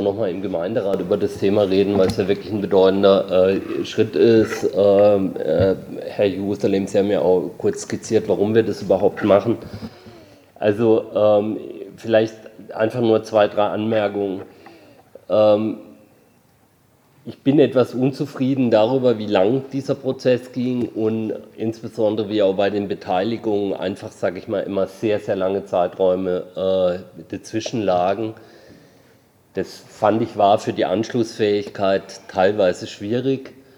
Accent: Freiburg, Baden-Württemberg, Germany; wir nutzen ja als Freiburger diese Orte auch sehr gern

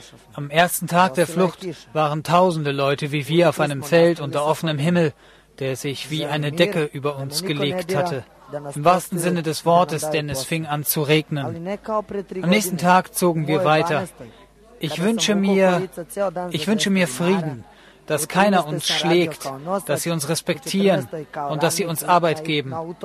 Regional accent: Pristina, Kosovo; also born or lived in Novi Sad, Serbia; Ich bin geboren in Pristina, wo ich bis zu meinem 6. Lebensjahr gewohnt habe. Dann zogen wir nach Novi Sad, aber meine Eltern verkauften ihr Haus und 1997 zogen wir wieder nach Kosovo.

